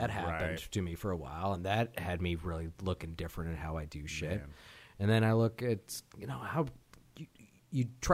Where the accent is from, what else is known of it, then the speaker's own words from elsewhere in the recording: Idaho, United States; I grew up in Idaho. I used to go hunting.